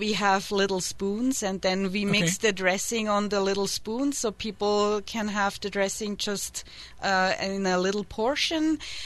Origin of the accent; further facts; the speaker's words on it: Switzerland; English is a second language; now in United States; Yeah, well, I'm from Switzerland. It's really, really a small country, and you can reach any destination in 20 minutes.